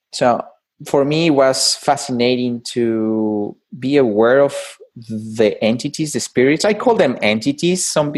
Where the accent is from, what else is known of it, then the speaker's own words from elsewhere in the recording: Mexico; English is a second language; And I'm originally from Mexico.